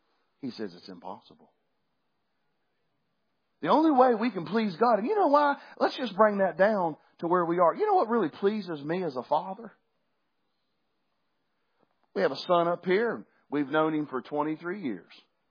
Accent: West Virginia, United States; I'm going to tell y'all right now, I'm from West Virginia, and I like getting in cold water.

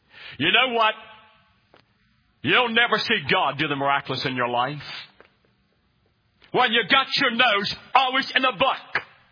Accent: West Virginia, United States; I'm from West Virginia and I was raised by fishing all the time.

